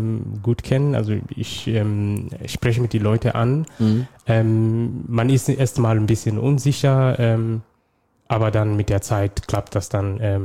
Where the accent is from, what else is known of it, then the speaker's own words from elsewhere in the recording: Somalia; German is a second language; now in Germany; Ursprünglich komme ich aus Somalia. Ich bin seit 2011 in Deutschland.